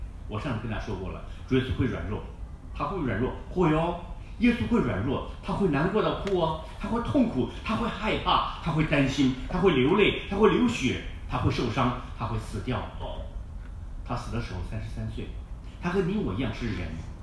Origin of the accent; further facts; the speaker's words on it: China; moved away as an adult; now in Australia; 我们从中国各地方来到这个地方，或许澳大利亚比我们的家乡更好一点。